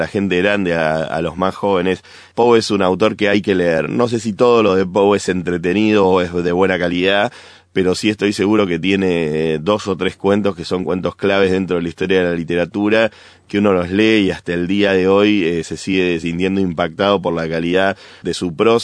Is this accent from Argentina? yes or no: yes; Argentina; No podía dejar de poner un autor argentino porque yo soy argentino, por supuesto.